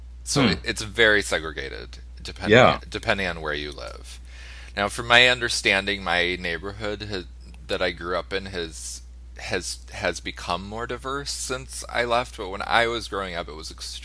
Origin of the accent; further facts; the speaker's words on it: Detroit, Michigan, United States; Everybody knows that I'm from Detroit, but when I say that, I always wonder if I'm cheating because I actually grew up in the suburbs. However, I grew up literally 1 mile from the border, and I was often in Detroit, like literally every week.